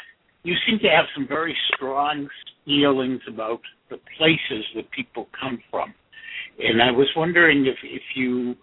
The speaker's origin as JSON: {"language": "English", "region": "New England", "country": "United States", "said": "And I'm asking that, by the way, as a New Englander."}